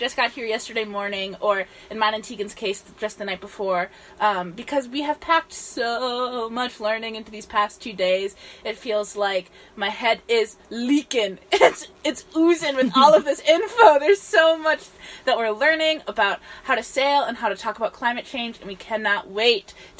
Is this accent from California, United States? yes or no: no; Shakopee, Minnesota, United States; I'm from Shakopee, Minnesota, but I also go to Northland College in Ashland, Wisconsin